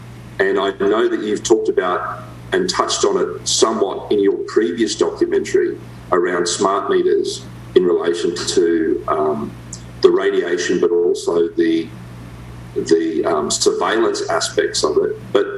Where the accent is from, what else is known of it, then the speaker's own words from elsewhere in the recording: Australia; moved away; also born or lived in Dubai, United Arab Emirates; So I grew up in Australia, spent 9 years in Dubai in the Middle East.